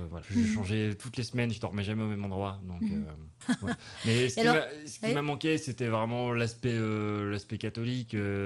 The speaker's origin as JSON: {"language": "French", "region": "Pays de la Loire", "country": "France", "tie": "born or raised there", "said": "Donc moi, je suis originaire de la Mayenne depuis tout petit."}